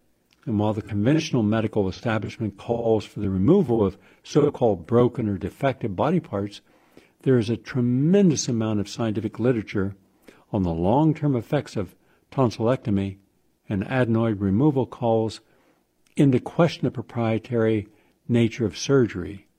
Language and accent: English; Parkersburg, West Virginia, United States; also born or lived in Wheeling / Weirton; I come from West Virginia. I grew up there, Parkersburg, lived in Wheeling, Weirton, West Virginia.